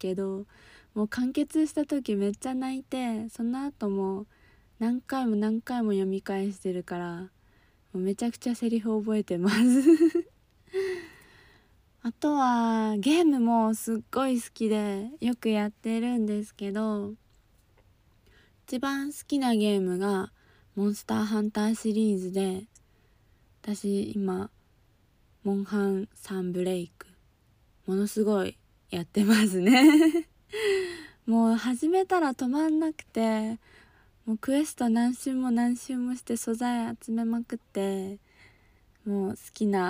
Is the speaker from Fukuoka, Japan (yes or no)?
yes; Fukuoka, Japan; 出身地は福岡で新人声優です。